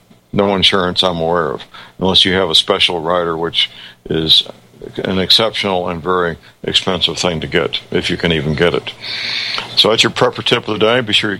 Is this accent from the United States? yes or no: yes; St. Louis, Missouri, United States; born or raised there